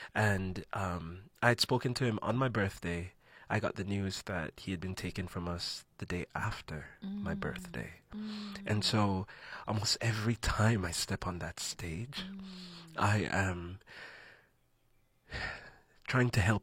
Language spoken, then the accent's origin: English; Jamaica; So KBLA, you've heard today that I'm from Jamaica. Yeah.